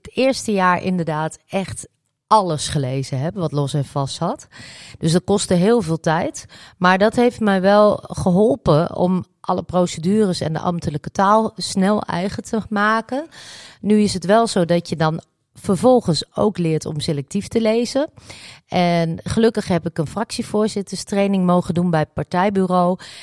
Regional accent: Almelo, Overijssel, Netherlands; ik ben geboren in Almelo en ik woon hier nog steeds

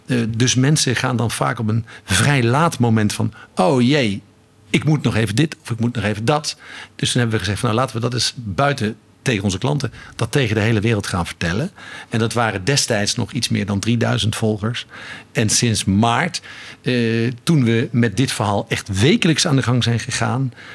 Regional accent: North Brabant, Netherlands; accent: Brabantian; ik ben en blijf gewoon in hart en nieren een Brabander. En dus met mijn Brabantse tongval en mijn Italiaanse kennis maak ik er mooi geheel van.

